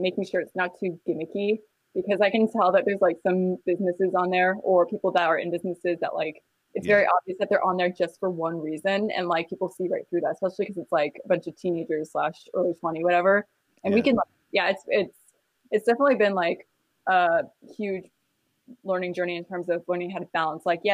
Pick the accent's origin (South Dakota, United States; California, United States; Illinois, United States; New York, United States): California, United States; now in North Carolina, United States; We're originally from California, but we moved to North Carolina about 2 years ago. So we're living there.